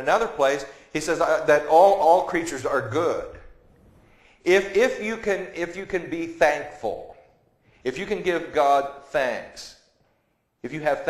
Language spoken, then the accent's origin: English; United States; I told them I'm an American with a weak stomach here.